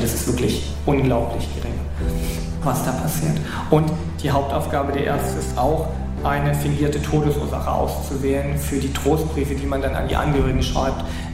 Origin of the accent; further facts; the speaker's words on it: Saxony, Germany; Das ist eine Luftbildaufnahme meiner Heimatstadt aus dem Jahr 1927.